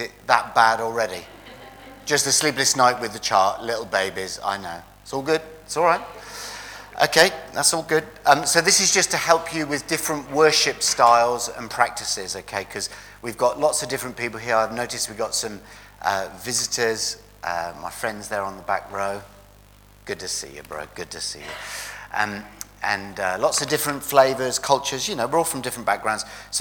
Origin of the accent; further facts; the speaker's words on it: Oxford, South East England, United Kingdom; Emma comes from London, I'm from Oxford. And we actually met in Oxford when Emma was 15 and I was 16. And we were punk rockers in England